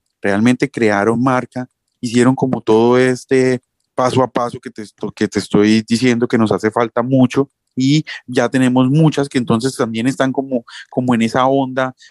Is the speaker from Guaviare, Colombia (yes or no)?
no; Cúcuta, Norte de Santander, Colombia; a que conozcan la calidad de personas, de gente que somos los cucuteños.